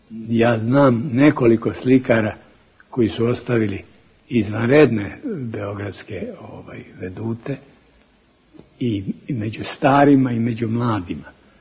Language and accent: Serbian; Belgrade, Serbia; ja sam proveo detinjstvo i prvu mladost na Savincu, u blizini sadašnjeg hrama Svetog Save.